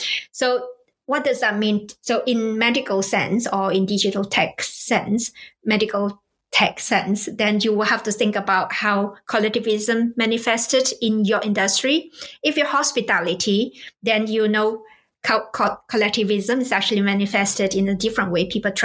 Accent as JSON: {"language": "English", "country": "Malaysia", "said": "I'm originally from Malaysia, I'm Malaysian Chinese."}